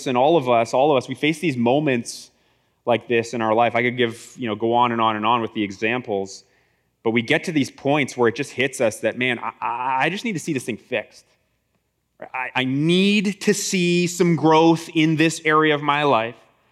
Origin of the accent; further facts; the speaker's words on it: Etobicoke, Ontario, Canada; born there; I'm actually an Etobicoke kid myself. And by that, I mean I was born in Etobicoke and didn't spend a lot of time here.